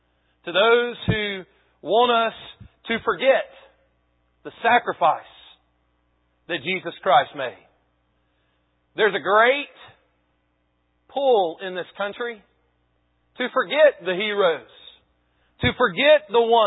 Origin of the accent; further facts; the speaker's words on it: Alabama, United States; because we're from Alabama, we look and we focus on